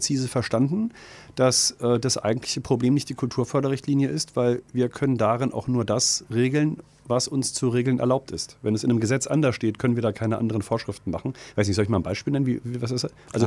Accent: Rostock, Mecklenburg-Vorpommern, Germany; Ich finde, das muss man als Rostocker auch mal akzeptieren

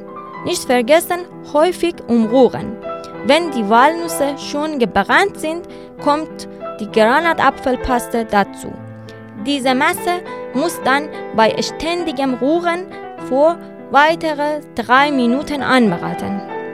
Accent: Iran; German is a second language; now in Germany; in Deutschland denken viele, dass alle Gerichte in Iran scharf sind, aber das stimmt nicht. In der iranischen Küche gibt es zahlreiche Unterschiede. Im Norden könnt ihr kaum etwas Scharfes finden, aber bei mir im Süden

